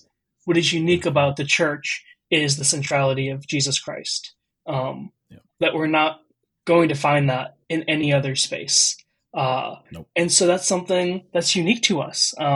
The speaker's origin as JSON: {"language": "English", "region": "Wisconsin", "country": "United States", "tie": "born or raised there", "also_born_or_lived": "India", "said": "I am an Indian American writer and theologian. I was born in northern India and brought to the U.S. By way of adoption before I was a year old. And so I grew up in the cornfields of Wisconsin."}